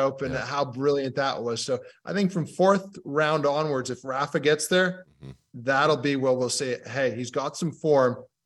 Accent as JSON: {"language": "English", "country": "United Kingdom", "said": "Well, obviously, being a Brit, we're hoping Jack Draper"}